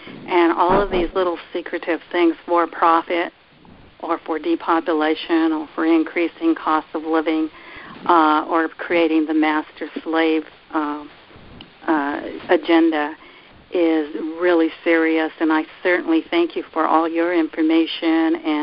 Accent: United States; watching these chemtrails for years because I grew up in America and they weren't there before.

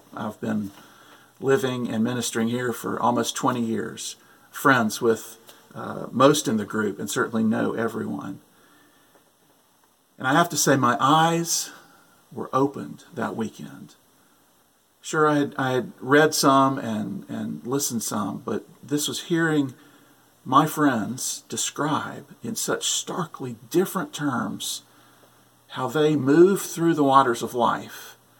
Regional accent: South Carolina, United States; I grew up in South Carolina by thoughtful Christian parents.

